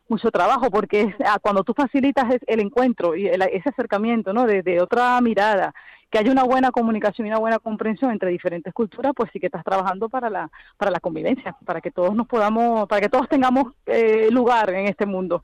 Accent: Venezuela; now in Madrid, Spain; Yo, por ejemplo, soy venezolana, estoy trabajando en Barro desde hace 12 años

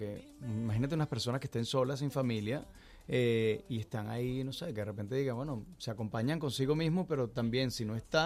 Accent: Venezuela; Mira que yo vengo de Venezuela, que es un país

